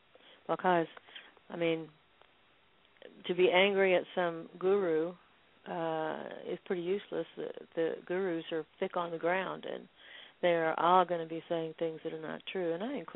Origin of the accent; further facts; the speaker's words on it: United States; I'm very disillusioned, for instance, about being an American, and yet there is no more patriotic or loving American than I am